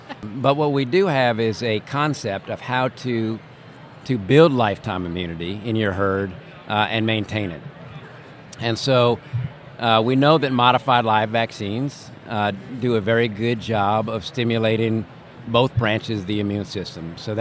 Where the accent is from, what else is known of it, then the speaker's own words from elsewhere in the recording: Northeast, United States; So I'm a Yankee. I grew up in the Northeast in a lobstering town.